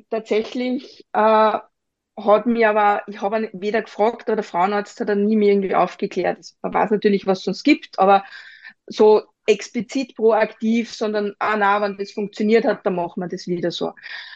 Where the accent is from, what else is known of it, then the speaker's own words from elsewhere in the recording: Upper Austria, Austria; Wir sind aus Oberösterreich, alle miteinander, wir sprechen Mundart